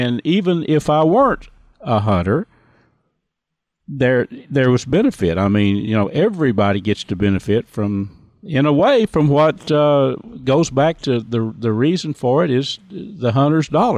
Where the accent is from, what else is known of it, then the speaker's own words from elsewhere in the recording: Texas, United States; You know, growing up in Red River County when I was a boy, I can remember on occasion on our little farm occasionally seeing a white-tailed deer